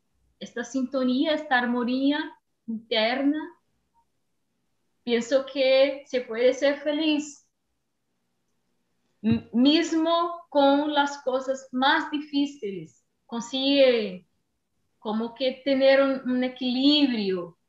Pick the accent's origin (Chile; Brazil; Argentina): Brazil; Salvador, Bahia; Spanish is a second language; soy de Salvador, de Bahía, que tiene playas, es una ciudad litoránea, pero ahora no estoy en Salvador, estoy en otra ciudad, un pueblo, un pequeño pueblo, en la playa. Estoy muy cerca de la playa.